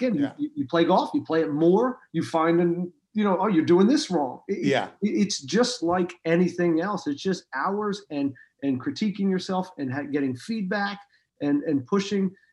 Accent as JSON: {"language": "English", "region": "Pennsylvania", "country": "United States", "said": "I am from Pennsylvania."}